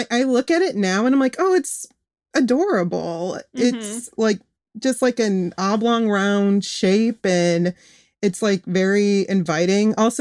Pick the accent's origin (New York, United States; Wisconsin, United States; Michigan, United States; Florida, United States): Michigan, United States; Kalamazoo; I was born and raised in Michigan. If we need to pinpoint the town, Kalamazoo. And I grew up there and it was fine. It's on the west side of the state.